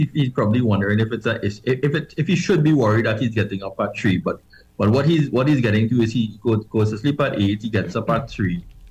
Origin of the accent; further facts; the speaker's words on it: South Trinidad, Trinidad & Tobago; I'm from South.